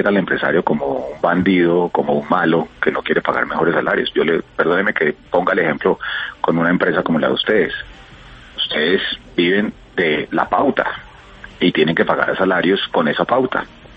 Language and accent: Spanish; Colombia; una cosa que es debe darnos vergüenza como colombianos, y esa altísima tasa de informalidad laboral que tiene nuestro país.